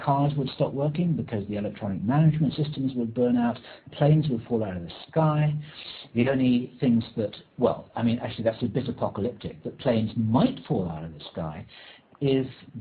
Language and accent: English; England, United Kingdom; now in United States; as an Englishman, I couldn't really understand this at first